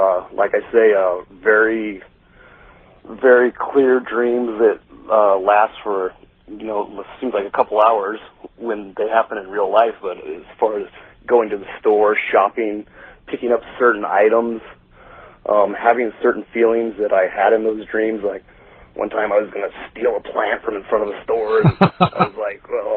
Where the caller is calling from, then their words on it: San Francisco, California, United States; San Francisco.